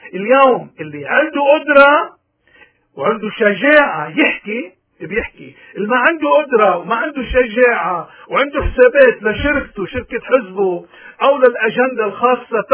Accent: Lebanon; نحن كلبنانيين بدنا نبطل الذمية

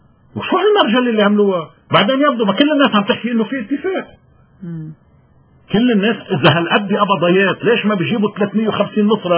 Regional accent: Lebanon; بدنا نحترم بعضنا كلبنانيين

